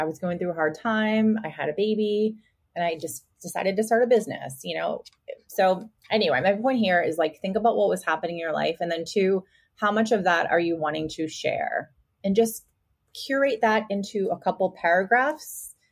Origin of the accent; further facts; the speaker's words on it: Chicago, Illinois, United States; now in Arizona, United States; And I'm a Chicagoan living in Arizona.